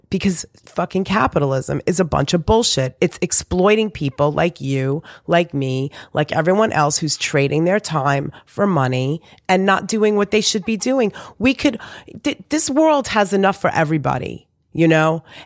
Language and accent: English; Queens, New York, United States; also born or lived in East Village / Long Island; I was born in Beth Israel. That's what